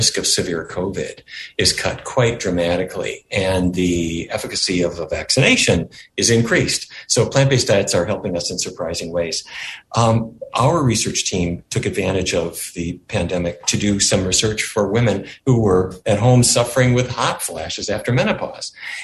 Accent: North Dakota, United States; Like me, I grew up in North Dakota. I ate meat every day, and my first job was at McDonald's

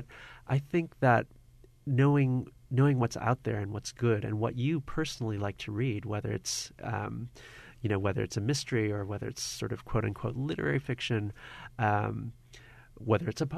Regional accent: Buffalo, New York, United States; born there; I would also say, you know, my parents are immigrants. I was born in Buffalo, but they settled in Buffalo in the late 60s, and they still live here

